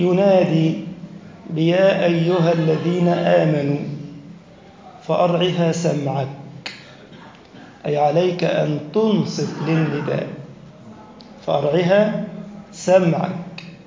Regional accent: Egypt; اللهم اجعل بلدنا مصر أمنا أمانا سخاء رخاء

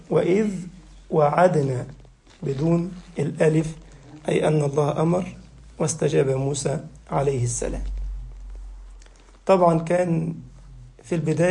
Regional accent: Egypt; كان في نهر النيل عندنا في مصر

